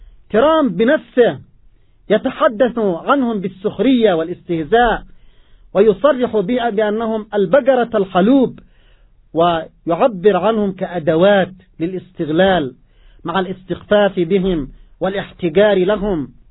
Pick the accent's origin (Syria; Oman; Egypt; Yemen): Yemen; نحن كشعب يمني مسلم